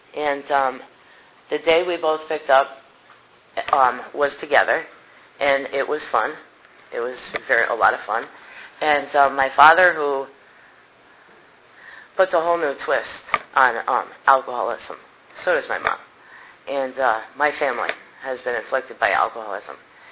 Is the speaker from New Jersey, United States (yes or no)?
no; Connecticut, United States; I'm from Connecticut, and I was born of a 16-year-old mom and a 17-year-old dad.